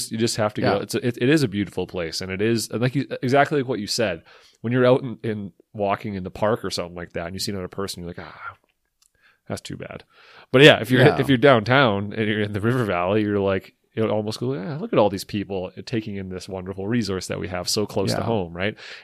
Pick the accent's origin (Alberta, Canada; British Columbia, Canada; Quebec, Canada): Alberta, Canada; for years growing up in Northern Alberta and growing up on an acreage